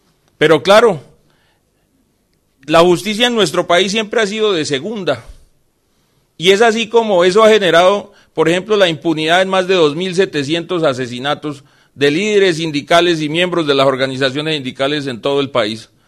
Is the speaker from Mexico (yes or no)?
no; Colombia; me parecía bastante insultante para mí como colombiano